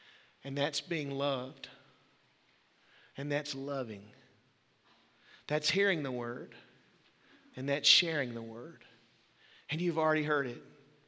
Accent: Waco, Texas, United States; We say, where are you from? What kingdom? We say, we're from Waco.

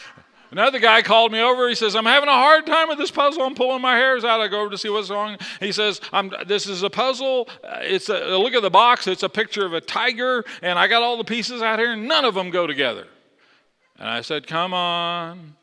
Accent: Texas, United States; But, you know, he assumed I liked it because I was from Texas.

